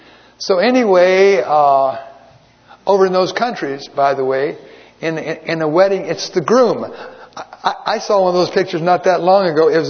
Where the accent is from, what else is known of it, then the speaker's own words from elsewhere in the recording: Florida, United States; And that is that I'm from Florida. I told you about that, didn't I? And there's hurricanes down there.